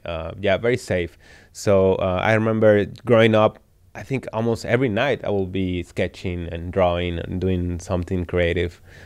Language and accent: English; Puebla, Mexico; So I'm originally from Mexico, Puebla, Mexico. That's very close to Mexico City. And I grew up playing football or soccer since I was a child.